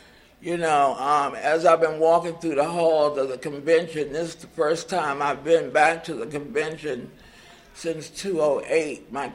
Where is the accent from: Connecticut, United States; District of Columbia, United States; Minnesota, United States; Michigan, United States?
District of Columbia, United States; Washington; I'm from Washington, D.C.